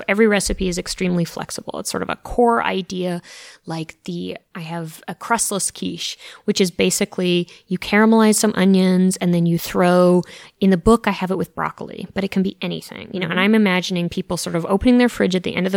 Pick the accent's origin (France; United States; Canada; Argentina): Canada; I think as a Canadian coming to the U.S., it's been particularly exciting